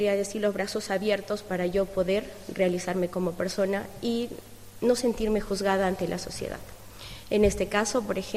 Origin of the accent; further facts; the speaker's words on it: Peru; now in Palencia, Spain; yo soy peruana, tengo 2 años aquí, recién aquí en España, en Palencia